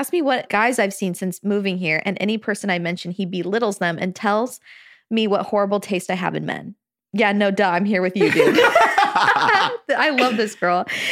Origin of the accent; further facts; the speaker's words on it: California, United States; now in Provo, United States; So I'm from Southern California, and I recently moved to Provo in August.